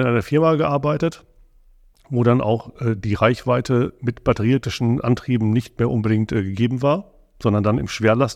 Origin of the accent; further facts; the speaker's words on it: Gelsenkirchen, North Rhine-Westphalia, Germany; Und dann bin ich natürlich im Ruhrgebiet groß geworden.